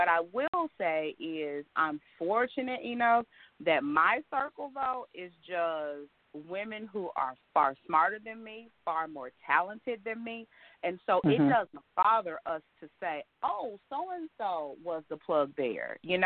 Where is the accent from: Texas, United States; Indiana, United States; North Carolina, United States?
Texas, United States; Dallas; And so, you know, seriously, I'm still a girl from Oak Cliff. I still am.